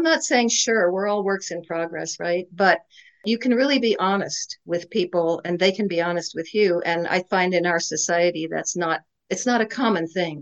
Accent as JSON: {"language": "English", "town": "Portland", "region": "Oregon", "country": "United States", "said": "I'm from Portland, Oregon."}